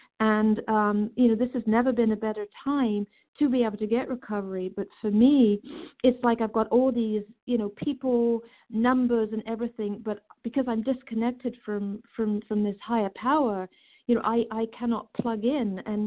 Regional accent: New Hampshire, United States; from New Hampshire in recovery.

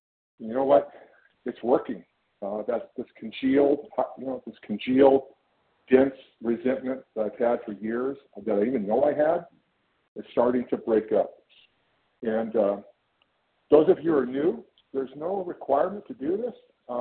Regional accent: California, United States; I'm from California.

